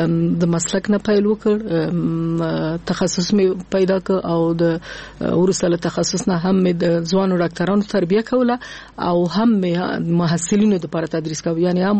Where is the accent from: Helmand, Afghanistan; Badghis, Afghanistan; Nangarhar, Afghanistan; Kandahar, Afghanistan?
Nangarhar, Afghanistan; also born or lived in Kabul; زه د ننګرهار د ولایت یم اما زیږیدلی په کابل کې یم.